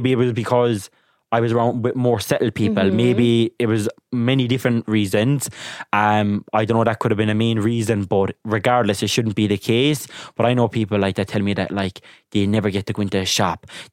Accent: Ireland; even though I'm proud to be a traveler, I'm proud with our culture and our community. I do find that like for me growing up as an Irish traveler

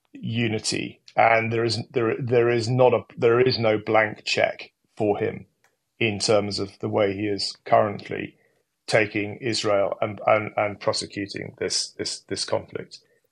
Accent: United Kingdom; I'm speaking as a Brit.

